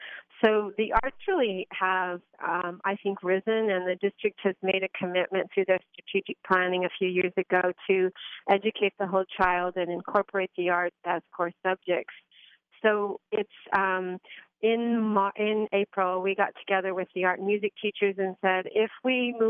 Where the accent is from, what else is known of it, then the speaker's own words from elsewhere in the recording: Colorado, United States; No, I'm from Colorado, so